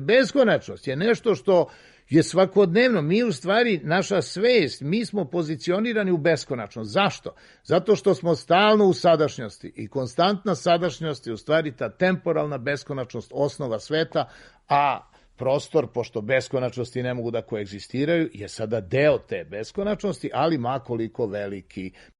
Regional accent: Serbia; born there; mi koji sedimo, ovde smo rođeni u Srbiji

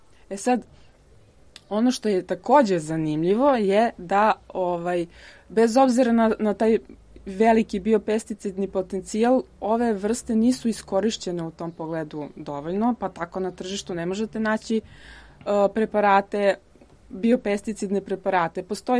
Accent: Serbia; znači raste samo kod nas u Srbiji

